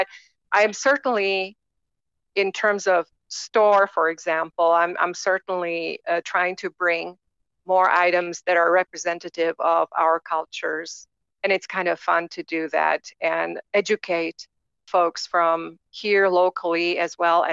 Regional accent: Nitra, Nitra Region, Slovakia; moved away as an adult; because I studied agriculture back home in Slovakia, I am originally, I was born and raised in Nitra, Slovakia, which is about an hour 15 minutes northeast of Bratislava. So that's my hometown. And that's where my all family still lives.

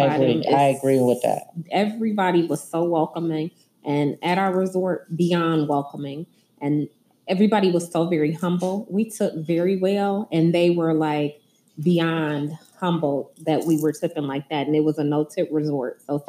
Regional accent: Detroit, Michigan, United States; Detroit, Michigan.

